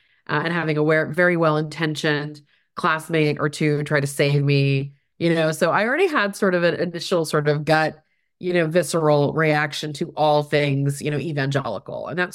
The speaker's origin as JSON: {"language": "English", "town": "Houston", "region": "Texas", "country": "United States", "tie": "born or raised there", "also_born_or_lived": "Berkeley", "said": "So I'm from Texas. So that's probably a big explanation. You know, my parents immigrated to this country in the late 60s. And I grew up mostly in the Houston, Texas region."}